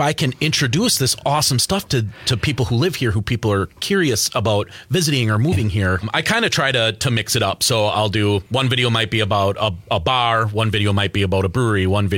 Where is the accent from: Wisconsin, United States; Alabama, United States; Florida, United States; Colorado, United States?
Wisconsin, United States; growing up in Wisconsin, a lot of people tend to say, you know, oh, there's nothing to do. This place sucks.